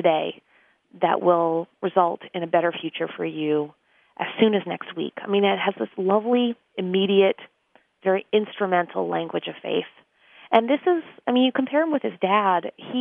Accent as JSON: {"language": "English", "country": "Canada", "said": "I'm Canadian."}